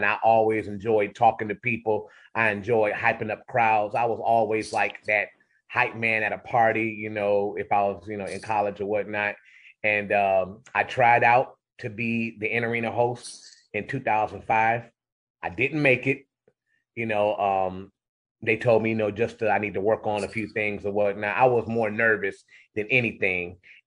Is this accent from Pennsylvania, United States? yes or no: no; Cleveland Heights, Ohio, United States; just coming from, you know, just growing up in Cleveland Heights.